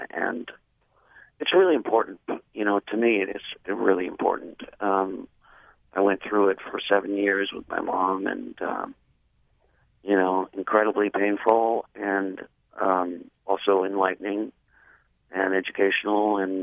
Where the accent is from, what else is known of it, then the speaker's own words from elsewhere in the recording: New York City, New York, United States; also born or lived in New Jersey; And, you know, I grew up in New York City and New Jersey, and my parents were actors and singers